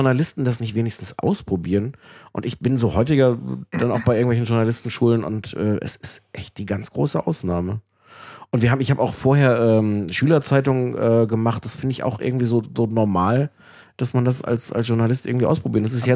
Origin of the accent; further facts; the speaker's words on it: Osnabrück, Lower Saxony, Germany; Nee, Osnabrück.